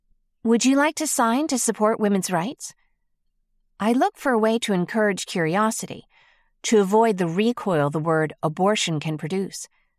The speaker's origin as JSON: {"language": "English", "country": "United States", "accent": "American", "lives_now": "Ireland", "said": "This town is my home, but not my home place, and so my American accent softens to match the gentler way of speaking."}